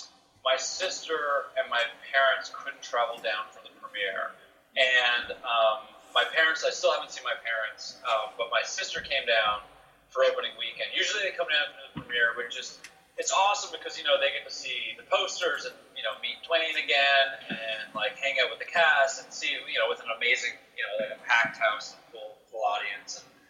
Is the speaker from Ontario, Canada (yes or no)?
yes; Toronto, Ontario, Canada; watching the Toronto Raptors, my hometown team, win